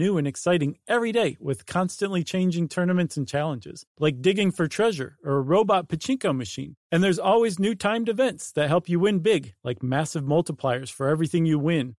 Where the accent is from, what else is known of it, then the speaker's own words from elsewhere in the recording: United States; I was still born and raised in America, so are my parents and my grandparents.